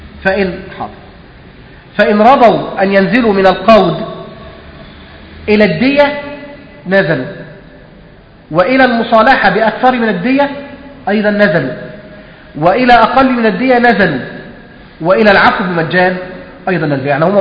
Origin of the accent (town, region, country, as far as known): Egypt